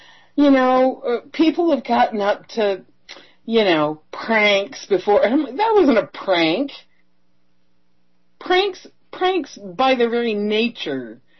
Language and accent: English; Midwest, United States; And I fell asleep on the couch because I'm from the Midwest.